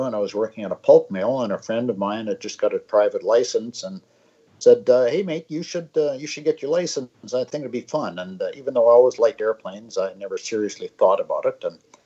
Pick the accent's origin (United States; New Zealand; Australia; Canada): Canada; Alberta; No, I grew up actually, you wouldn't call it central Canada, but I grew up in Alberta, southeastern Alberta. I grew up on a cattle ranch.